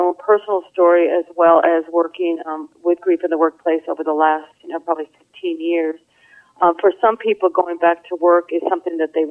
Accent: New York, United States; I don't think it's cold yet, but, you know, I'm a New Yorker.

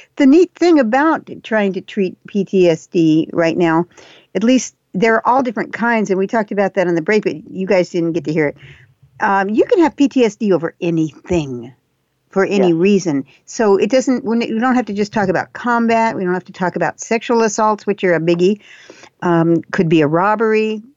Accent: Japan; I was raised in Japan.

